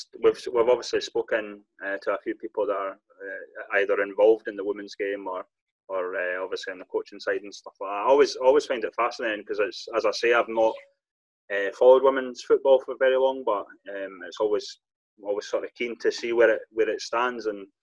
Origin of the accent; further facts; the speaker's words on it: Scotland, United Kingdom; obviously, I'm from Fife